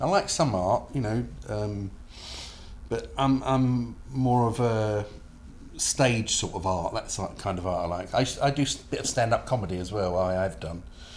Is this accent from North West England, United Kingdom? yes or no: no; London, United Kingdom; now in Gillingham, United Kingdom; In London, South London, Peckham. Yep, from when I was born in East Dulwich, and then we lived in Peckham till I was about 13, then we moved to Dulwich, West Dulwich, and say currently I live in Gillingham.